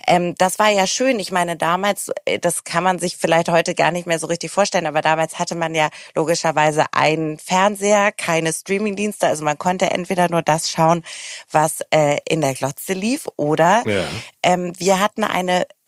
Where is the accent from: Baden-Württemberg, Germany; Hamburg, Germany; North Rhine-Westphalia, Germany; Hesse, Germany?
Hamburg, Germany; ich komme ja auch aus Hamburg